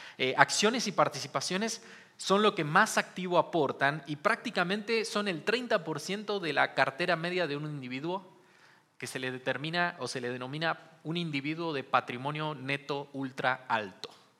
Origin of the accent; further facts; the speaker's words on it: Argentina; Hace un par de días nomás, soy argentino, como saben